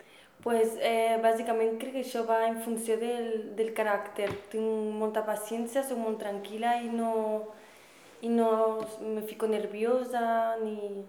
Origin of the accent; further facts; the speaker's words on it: El Perelló, Catalonia, Spain; No, allà, aquí vaig tindre quan tenia 5 anys.